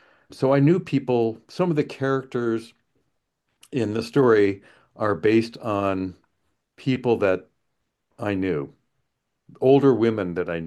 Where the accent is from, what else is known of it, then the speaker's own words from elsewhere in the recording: San Jose, California, United States; I've always had a love-hate relationship with San Jose. It's my hometown, and therefore I love it. But when I was growing up, my first thing I wanted to do was to leave it.